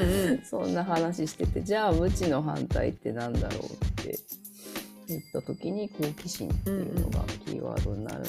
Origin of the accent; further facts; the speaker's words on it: Akashi, Hyogo, Japan; なんか改めて自分が生まれ育ってきた町にね、大事な人が来てくれるってことで